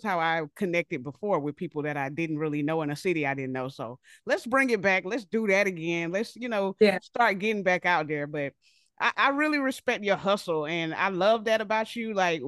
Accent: Georgia, United States; moved away; even though I'm from Georgia, it's been a hell of a transition because I've been out of Georgia for 9 years.

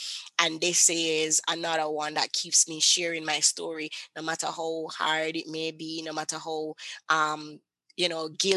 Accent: Jamaica; You know, I'm from Jamaica, so I didn't even know that thing exists, right?

